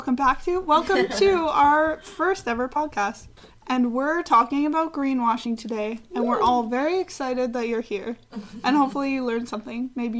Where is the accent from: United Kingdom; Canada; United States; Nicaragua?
Canada; now in Germany; I am from Canada and now living in Germany doing this master's program